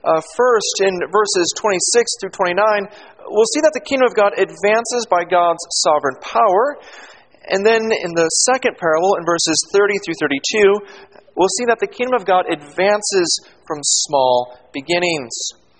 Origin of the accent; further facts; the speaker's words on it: United States; As you all know by now, I'm an American. And in America, we love everything bigger.